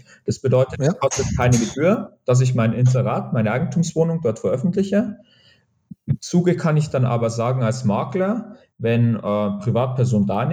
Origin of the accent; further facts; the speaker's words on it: Bavaria, Germany; accent: Bavarian; Ich sitze gerade im wunderschönen Regensburg. Im Moment zwar etwas verregnet. Man hört es vielleicht noch, mein bayerischen Akzent kann man ein bisschen raushören.